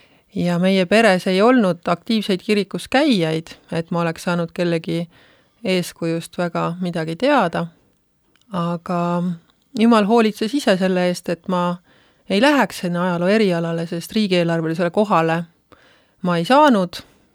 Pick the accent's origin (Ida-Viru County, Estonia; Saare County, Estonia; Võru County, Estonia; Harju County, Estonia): Harju County, Estonia; Kernu; seal piirkonnas, kus ma pärit olen Harjumaalt. väikesest Kernu vallast, mida tänaseks enam ei ole, nüüd on see suures Aue valla osa